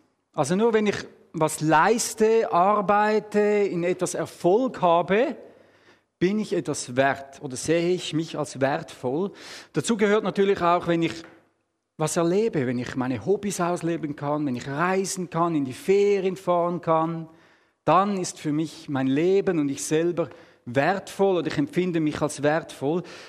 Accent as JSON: {"language": "German", "country": "Switzerland", "said": "dann bin ich Schweizer. Das bin ich auch nicht. Das ist meine Nationalität."}